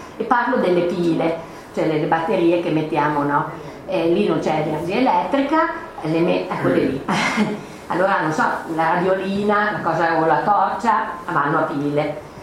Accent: Parma, Emilia-Romagna, Italy; Io sono di Parma, abbiamo avuto questa grande polemica sull'inceneritore

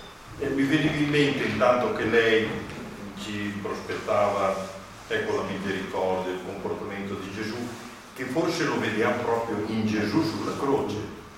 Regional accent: Bologna, Emilia-Romagna, Italy; non sono di questa parrocchia, sono di Bologna

